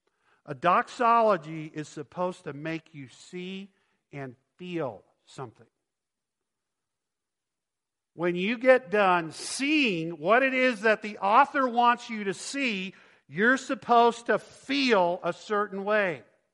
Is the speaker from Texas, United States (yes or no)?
yes; Texas, United States; I grew up in Texas. The biggest mountain we have is an overpass.